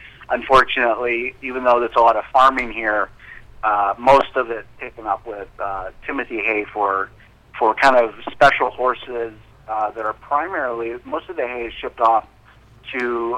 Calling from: Ellensburg, Washington, United States; I'm calling you from bright and sunny and hot Ellensburg, Washington. It's in the central part of the state.

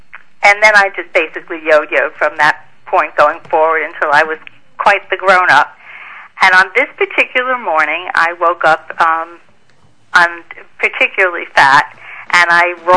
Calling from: New York City, New York, United States; New York City.

